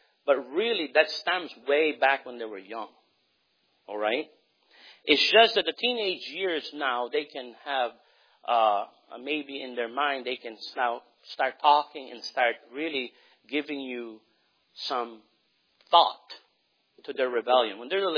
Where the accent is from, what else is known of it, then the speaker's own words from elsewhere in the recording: United States; And so as I grew up in America